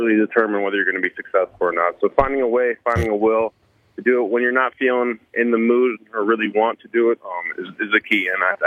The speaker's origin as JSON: {"language": "English", "town": "Kewaunee", "region": "Wisconsin", "country": "United States", "said": "And, you know, I'm from Kewaunee, so, like, I used to leave my keys in the ignition in my car."}